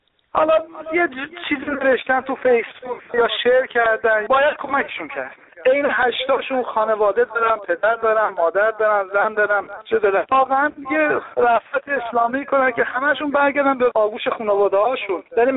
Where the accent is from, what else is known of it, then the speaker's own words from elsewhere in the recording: Iran; ما هم ایرانی هستیم